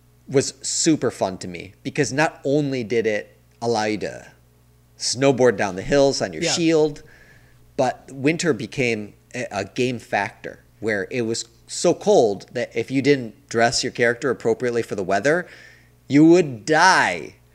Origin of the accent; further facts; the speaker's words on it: Illinois, United States; I grew up in the Midwest where you expect snow every winter.